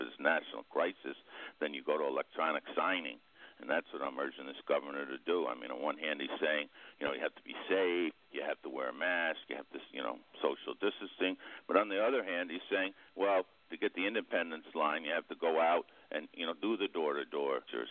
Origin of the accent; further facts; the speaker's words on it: New York, United States; born there; I'm a land owner here in Greene County. I was born in Greene County in the district